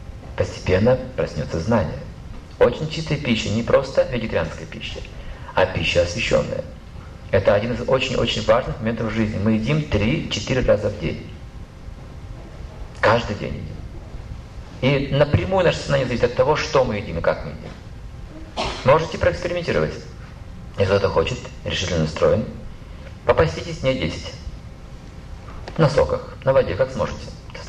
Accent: Russia; born there; И мне стало стыдно, что родился в России.

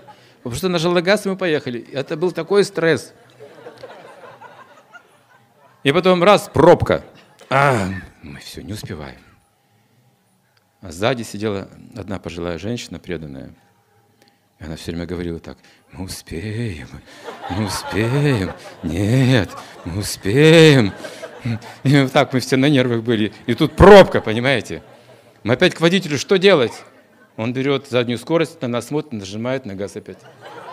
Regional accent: Russia; мы из России, мы никогда не видели

